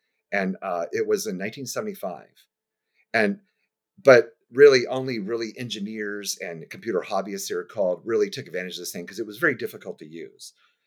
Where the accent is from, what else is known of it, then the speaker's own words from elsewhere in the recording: Jacksonville, Florida, United States; here in Jacksonville, Florida, where I live now, my hometown.